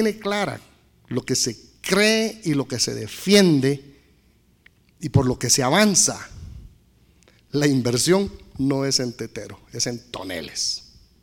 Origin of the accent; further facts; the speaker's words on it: Guatemala; now in United States; Soy guatemalteco, no parezco, pero sí soy. Soy guatemalteco, mire, aterricé en Guatemala, soy nacionalizado americano